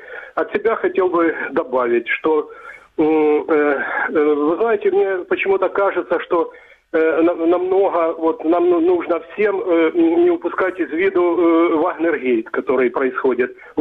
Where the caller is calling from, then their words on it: Dnipro, Dnipropetrovsk Oblast, Ukraine; Добрый вечер … город Днепр.